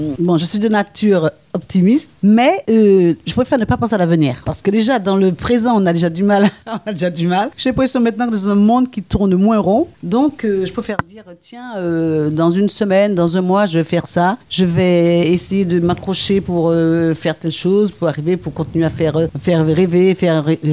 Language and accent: French; Martinique, France; born there; Oui, je suis née en Martinique.